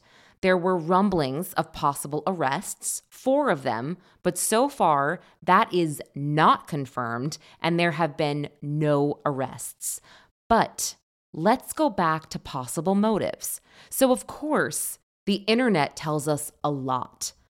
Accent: Northeast, United States; And I'm from the Northeast, so this was a bit confusing for me just to say all of the states and the counties.

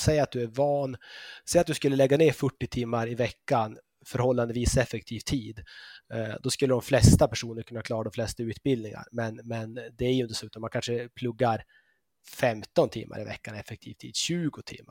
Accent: Norrbotten County, Sweden; moved away as an adult; also born or lived in Uppsala / London / Switzerland; now in Copenhagen, Denmark; jag är född och uppvuxen i Norrbotten. Flyttade ner, gjorde min kandidat i Uppsala, sen flyttade jag till Köpenhamn, gjorde min master där och så har jag varit lite i London och Schweiz

